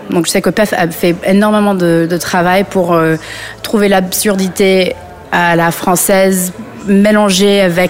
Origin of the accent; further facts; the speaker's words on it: United States; je suis américaine